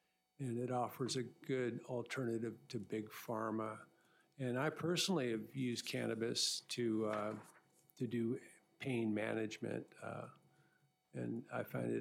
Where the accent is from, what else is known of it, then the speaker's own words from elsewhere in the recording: Fairbanks, Alaska, United States; So I was born and raised in Fairbanks, and I have a deep community roots here